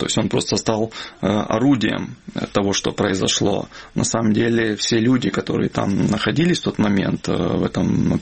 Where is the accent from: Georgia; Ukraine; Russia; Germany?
Ukraine; я украинец. То есть украинская символика говорила о том, что я украинец, поддерживаю Украину.